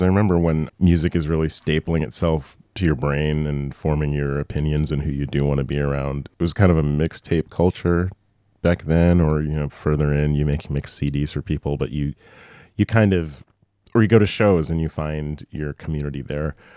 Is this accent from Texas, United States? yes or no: no; Pittsburgh, Pennsylvania, United States; this is also like growing up in Pittsburgh in a suburb